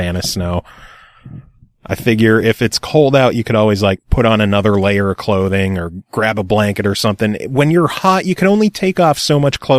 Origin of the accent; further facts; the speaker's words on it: United States; Then again, I'm from America, so 30 degrees to us is like freezing cold.